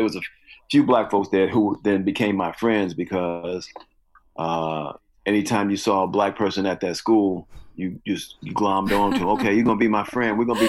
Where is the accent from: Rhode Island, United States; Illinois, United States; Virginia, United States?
Illinois, United States; Chicago; I grew up in Chicago, and then the south suburbs, and then back in Chicago.